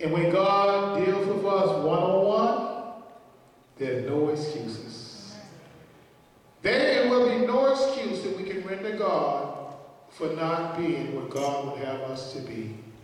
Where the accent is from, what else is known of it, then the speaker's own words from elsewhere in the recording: Atlanta, Georgia, United States; because I'm from Atlanta, so we don't have to put all that extra others in there.